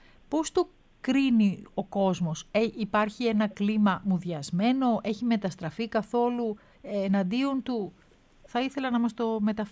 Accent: Peloponnese, Greece; Όχι, είμαι Πελοποννήσια, είμαι από την Αρκαδία.

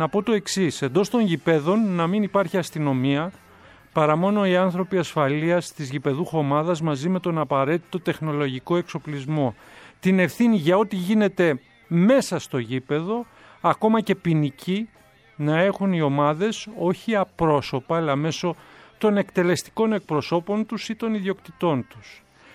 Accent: Greece; Ως Έλληνες οφείλουμε να γνωρίζουμε το Θεόδωρο Κολοκοτρώνη

